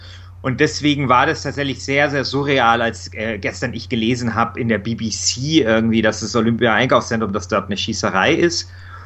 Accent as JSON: {"language": "German", "town": "Munich", "region": "Bavaria", "country": "Germany", "tie": "born or raised there", "said": "Ich bin dort in Mosach groß geworden. Das ist so ein, ja, Arbeiterviertel, ein bisschen so im Münchner Norden."}